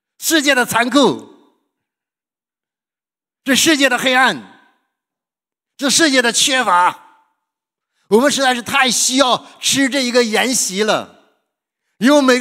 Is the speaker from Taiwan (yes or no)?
no; China; 我们中国人最喜欢吃的，哇，什么上海菜、杭州菜，什么东北菜、北京菜，什么粤菜、湘菜